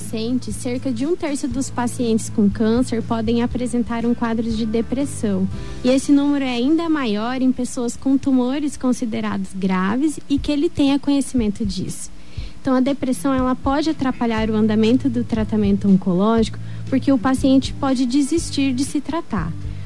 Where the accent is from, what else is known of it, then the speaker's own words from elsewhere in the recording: Ponta Porã, Mato Grosso do Sul, Brazil; Sou de Ponta Porã.